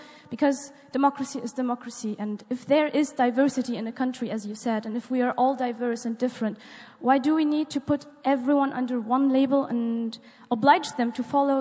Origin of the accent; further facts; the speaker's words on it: Tunisia; I'm from Tunisia. I'm a postgraduate student in Tunis.